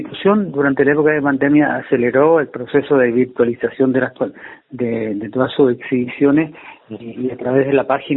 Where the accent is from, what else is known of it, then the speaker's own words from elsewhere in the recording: Antofagasta, Chile; yo que soy de Antofagasta